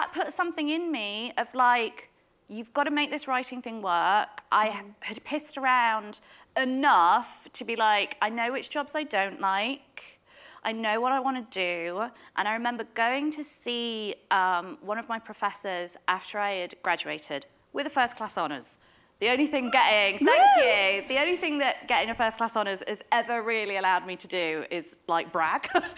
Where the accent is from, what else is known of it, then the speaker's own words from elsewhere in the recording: Yorkshire and the Humber, United Kingdom; also born or lived in Derbyshire; I'm from Derbyshire. I grew up in Yorkshire.